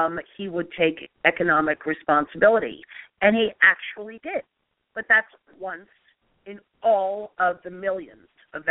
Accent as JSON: {"language": "English", "region": "New York", "country": "United States", "said": "The New York Post, the New York Daily News, I speak for, as a New Yorker in my local places, right?"}